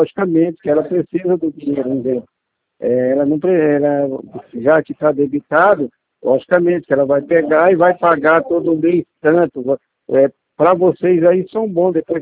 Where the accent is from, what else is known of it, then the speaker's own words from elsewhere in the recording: Leme, São Paulo, Brazil; eu sou daqui do interior de São Paulo, da cidade de Leme.